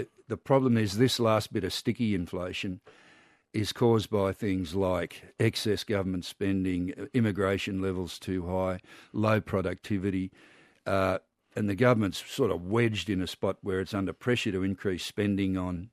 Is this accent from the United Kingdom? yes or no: no; Australia; introduced myself. I'm from Australia.